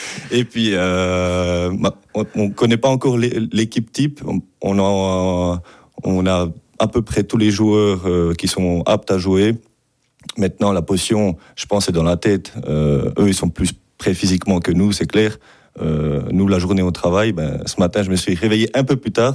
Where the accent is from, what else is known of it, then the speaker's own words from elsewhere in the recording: Jura, Switzerland; on est des Jurassiens